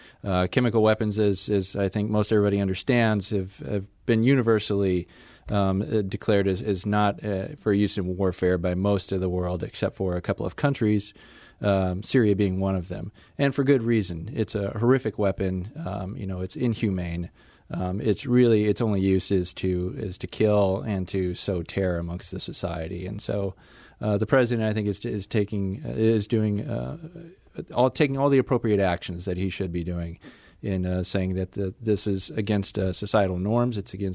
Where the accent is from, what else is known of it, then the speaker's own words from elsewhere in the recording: St. Louis, Missouri, United States; Well, I grew up in St. Louis, so this is a homecoming for me.